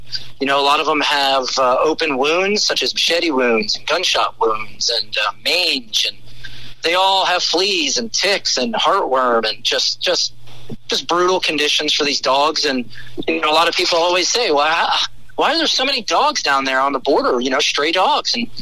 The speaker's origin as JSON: {"language": "English", "region": "Florida", "country": "United States", "said": "You know, I'm an outsider. I'm not from Texas. I'm from Florida."}